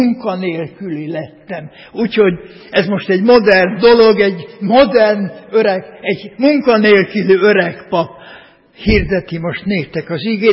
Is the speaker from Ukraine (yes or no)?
no; Novi Itebej, Vojvodina, Serbia; mindig beteges, kákabélű gyerek voltam, úgyhogy a szülőfalumban, Magyar Itebén akkor még őszinték voltak az emberek